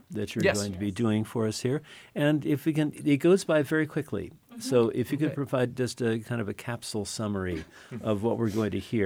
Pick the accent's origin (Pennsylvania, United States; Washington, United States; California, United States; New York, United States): California, United States; San Francisco; I grew up with one in San Francisco